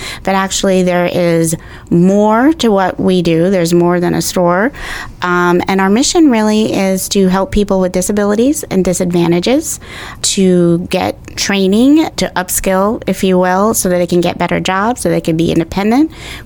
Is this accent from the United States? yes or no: yes; New York, United States; You might as well say I am. I'm from New York, but I've been here most of my life.